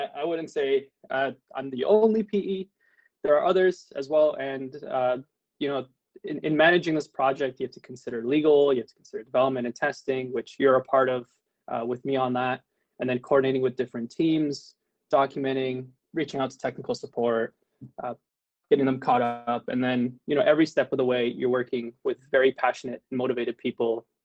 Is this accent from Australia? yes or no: no; Ottawa, Ontario, Canada; now in United States; let's go all the way back to Canada. I'm in the U.S. right now, so let's start there. I was born and raised in Ottawa